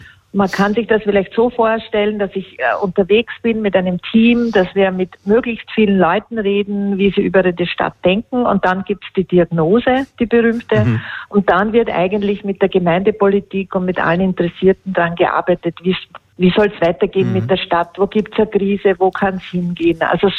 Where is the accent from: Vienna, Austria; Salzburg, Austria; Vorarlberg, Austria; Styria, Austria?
Vienna, Austria; Weiß ich nicht, wie Sie das als Berliner über Berlin sagen würden, aber bei uns gibt es immer das eine und das andere gleichzeitig.